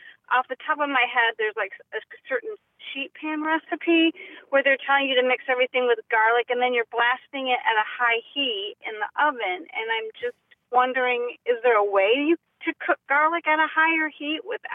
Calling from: Palm Harbor, Florida, United States; I'm calling from Palm Harbor, Florida.

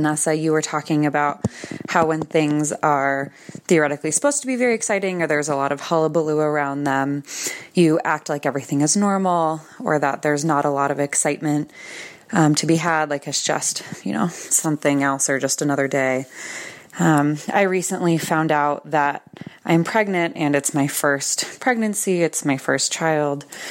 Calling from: Westminster, Colorado, United States; I'm calling from Westminster, Colorado.

